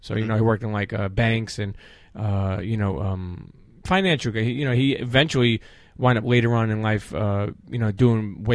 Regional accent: Brooklyn, New York, United States; Brooklyn, New York. So I grew up in Coney Island. And when I was a teenager, deep Coney Island

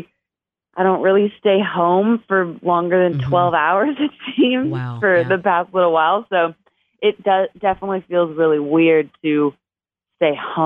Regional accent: Canada; So I'm Canadian, and I didn't have a visa the first time I came down to Nashville.

